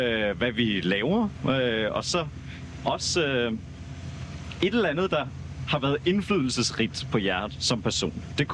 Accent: Copenhagen, Capital Region of Denmark, Denmark; Jeg er vokset op her i København, i Valby, og jeg har boet her det meste af mit liv. Har også studeret både i Frankrig og i Portugal.

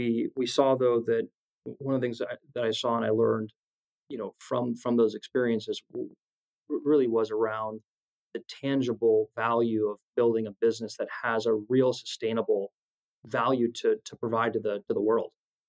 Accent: California, United States; Obviously, growing up in California, Southern California is quite helpful in terms of weather and in terms of the competitive landscape out here.

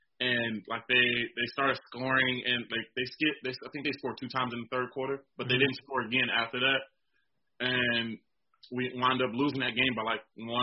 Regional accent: Michigan, United States; it was nice for me because I'm from Michigan.

